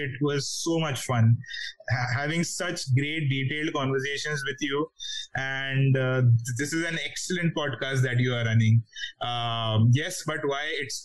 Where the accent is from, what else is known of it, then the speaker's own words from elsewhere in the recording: Mumbai, Maharashtra, India; because we are also from Mumbai.